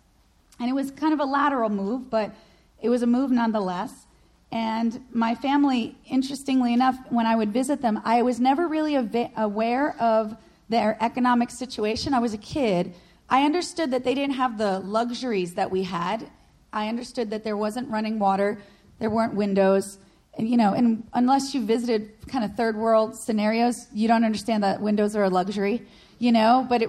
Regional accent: Long Island, New York, United States; But I grew up on Long Island, and I felt like, wow, you know, I'm a New Yorker, and I'm an American

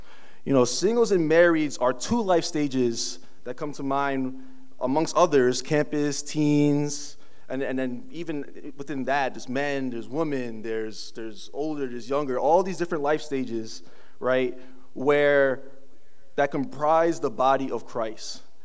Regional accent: Staten Island, New York, United States; I'm from Staten Island. I'm actually in the Bronx, like now in region wise

